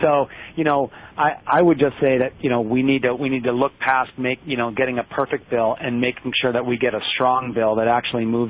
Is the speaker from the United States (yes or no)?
yes; Michigan, United States; You know, I'm from Michigan, and the Great Lakes, for example, have decreased in terms of the height of the lake